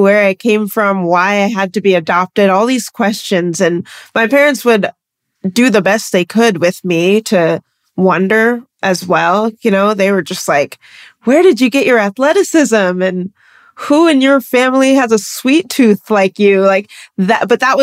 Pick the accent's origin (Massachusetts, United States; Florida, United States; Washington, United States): Washington, United States; also born or lived in Tennessee; I was born in Tennessee, placed in foster care right out of the hospital, basically, and then was adopted across the country to Washington State.